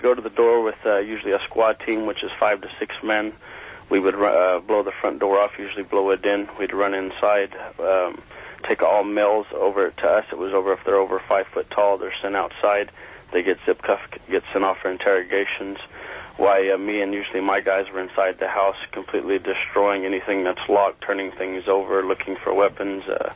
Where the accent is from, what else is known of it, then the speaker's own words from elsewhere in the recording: United States; being American, being in war, and being there